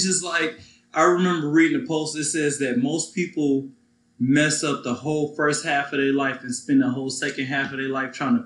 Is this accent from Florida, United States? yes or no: no; Detroit, Michigan, United States; now in Atlanta, United States; I'm from Detroit.